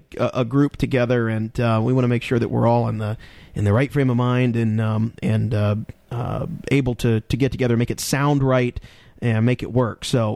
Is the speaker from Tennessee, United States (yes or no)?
no; North Canton, Ohio, United States; I'm from North Canton.